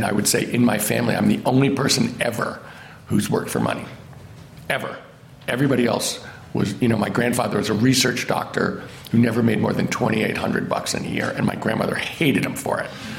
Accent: New York, United States; I mean, I grew up in New York.

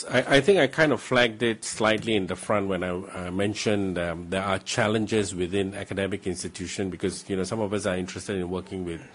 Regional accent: Singapore; because I come from Singapore and there's a lot of that happening in Singapore

